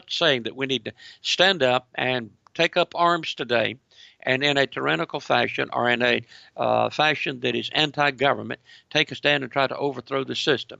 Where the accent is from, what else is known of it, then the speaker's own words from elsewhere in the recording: United States; May I say today, ladies and gentlemen, we grew up in America of yesteryear. I did.